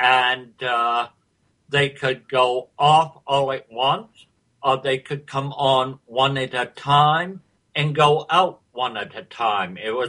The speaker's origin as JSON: {"language": "English", "region": "South West England", "country": "United Kingdom", "accent": "Somerset", "said": "Well, many people think it's Irish, James, but actually it's from Somerset County, England. I'm English."}